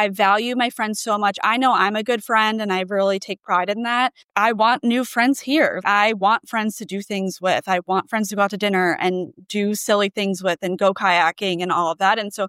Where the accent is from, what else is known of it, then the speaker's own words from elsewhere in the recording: New Jersey, United States; And then I noticed that she was wearing a New York Yankees hat, and I am from New Jersey.